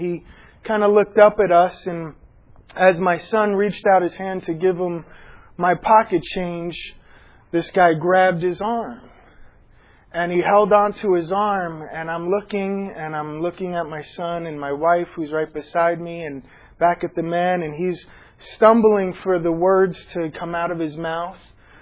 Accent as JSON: {"language": "English", "town": "New York City", "region": "New York", "country": "United States", "said": "I'm from New York City. We've got an amazing Chinatown in Manhattan, another one in Brooklyn."}